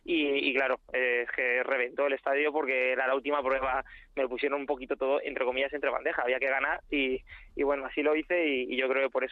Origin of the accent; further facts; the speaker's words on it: Community of Madrid, Spain; creo que también en Madrid es normal que, siendo yo madrileño, conociéndome toda la gente de los pueblos aledaños